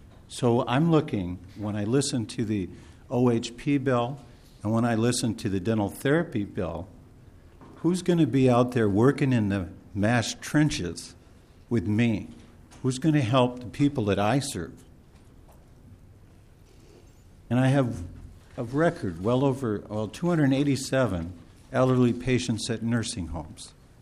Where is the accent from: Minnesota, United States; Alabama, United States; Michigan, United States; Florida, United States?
Minnesota, United States; Lewiston; I'm from Lewiston, Minnesota